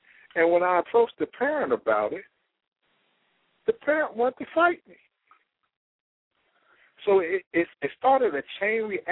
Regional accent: Philadelphia, Pennsylvania, United States; I'm from Philadelphia. I have lived in every part of Philadelphia, so I can tell you a little bit about every part, period.

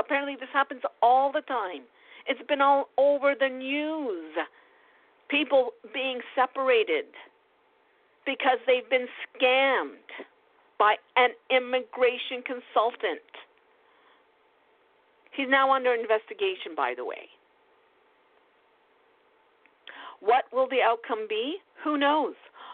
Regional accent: Canada; I am embarrassed to even say I am Canadian.

